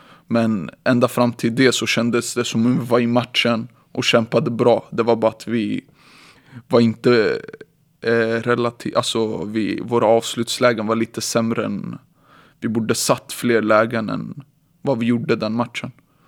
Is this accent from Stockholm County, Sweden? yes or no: yes; Stockholm, Stockholm County, Sweden; Jag är uppvuxen i Stockholm från västra sidan.